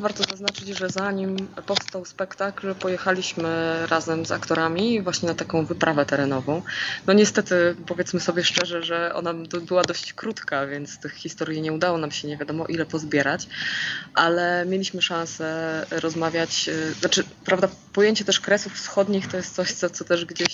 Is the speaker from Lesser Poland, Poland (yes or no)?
no; Olsztyn, Warmian-Masurian Voivodeship, Poland; ja jestem z Olsztyna, a tam w większości wszyscy po wojnie po prostu byli na tę ziemię, więc moi dziadkowie też pochodzili z Wilna